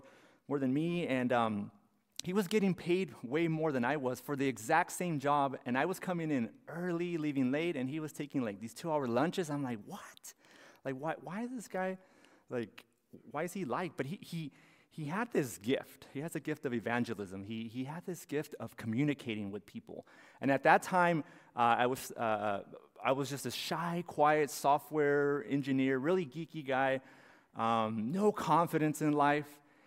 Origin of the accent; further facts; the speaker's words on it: Calexico, California, United States; also born or lived in Brawley, United States; So I was born in Brawley in 1984, but most of my life I lived in Calexico.